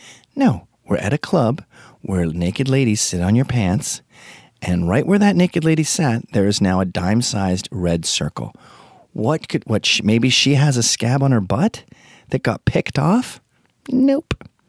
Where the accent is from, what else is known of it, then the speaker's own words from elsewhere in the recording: Scotland, United Kingdom; He's Irish, I'm Scottish.